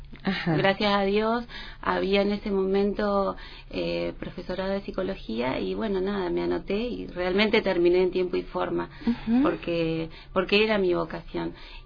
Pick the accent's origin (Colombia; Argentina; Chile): Argentina; Río Grande, Tierra del Fuego; soy fueguina, nací acá